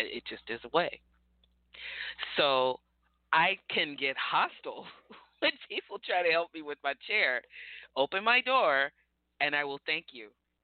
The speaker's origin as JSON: {"language": "English", "region": "California", "country": "United States", "said": "I'm from California."}